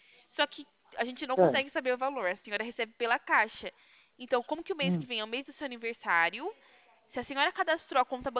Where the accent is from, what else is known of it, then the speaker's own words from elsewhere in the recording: São Carlos, São Paulo, Brazil; Sou de São Carlos.